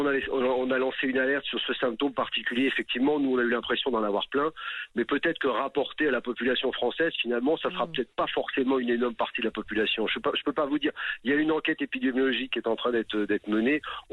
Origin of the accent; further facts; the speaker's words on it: France; On ne peut pas toujours dire que c'est parce qu'on est français et qu'on aime la bonne bouffe